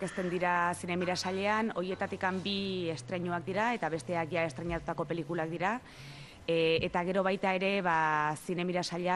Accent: San Sebastián, Basque Country, Spain; ni Donostiarra naiz eta Donostiar bezala ba asko bizi izan dut zinemaldia

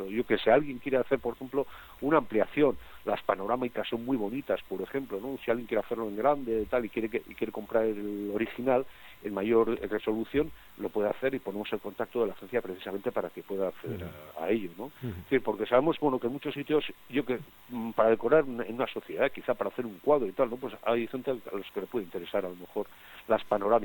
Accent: Basque Country, Spain; Pues de la misma manera que decimos somos el pueblo vasco y tenemos derecho a decidir

